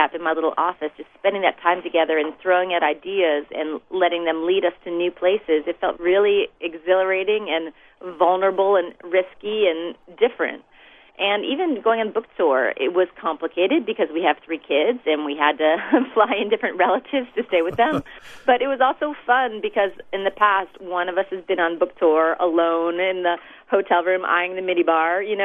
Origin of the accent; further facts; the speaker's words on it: Chicago, Illinois, United States; moved away as an adult; now in Mississippi, United States; I'm originally from Chicago. I had never heard of this flood until I moved to Mississippi when I was 30.